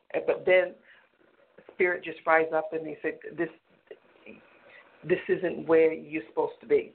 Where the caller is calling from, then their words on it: Boston, Massachusetts, United States; I'm calling from Boston.